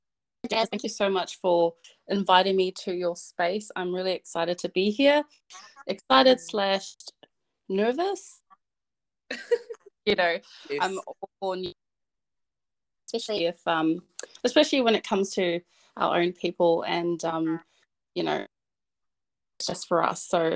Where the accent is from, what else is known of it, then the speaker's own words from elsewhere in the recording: Cook Islands; I'm from all over the place actually, but my family live in Rarotonga, and so the main island, but I am from Atu and Matiaro as well.